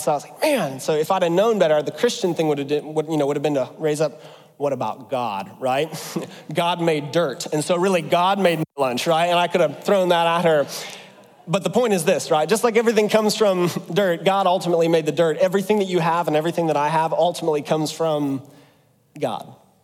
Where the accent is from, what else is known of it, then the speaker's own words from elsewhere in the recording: Ohio, United States; now in Central Ohio, United States; And so I'm from West Ohio. I came to Central Ohio and recognize nobody's from West Ohio.